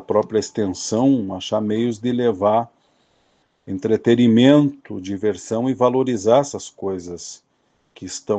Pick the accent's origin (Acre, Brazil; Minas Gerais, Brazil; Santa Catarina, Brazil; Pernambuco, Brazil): Santa Catarina, Brazil; Água Doce; Então, é nessa forma que vem retratando aqui o local onde eu me criei. Ele é muito ligado ao tropeirismo, né? Água Doce tem esse nome por causa dos tropeiros.